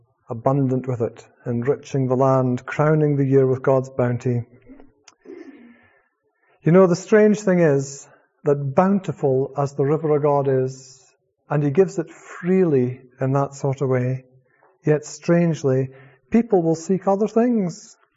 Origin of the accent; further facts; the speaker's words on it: Scotland, United Kingdom; being a Scotsman